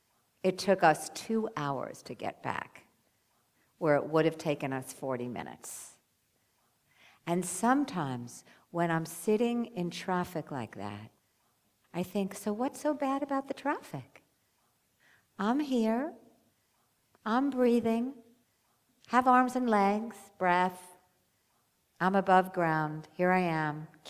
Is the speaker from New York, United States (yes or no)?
yes; New York, United States; I'm a New Yorker